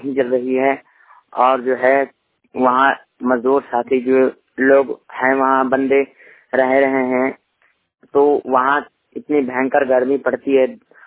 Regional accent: Uttar Pradesh, India; पानी रिपोर्टर जिला बाना उत्तर प्रदेश से।

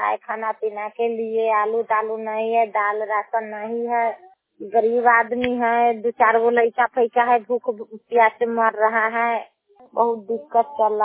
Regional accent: Pakri, Bihar, India; ग्राम मधुबन है, पोस्ट पकड़ी पकोई है, जिला मुजफ्फरपुर है, थाना खरजा है, पकड़ी पंचायत के रहने वाली हूँ।

